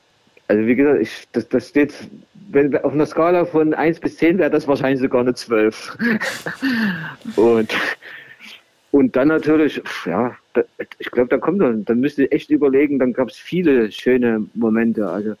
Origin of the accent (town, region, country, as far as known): Saxony, Germany; born or raised there